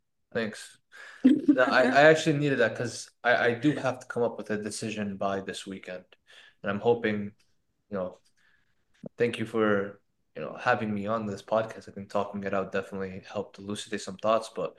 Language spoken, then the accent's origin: English; New Jersey, United States; now in Florida, United States; I should have mentioned I'm from New Jersey, went to New Jersey Institute of Technology in Newark, New Jersey. Lived in Florida for 3 years and yeah, fell in love.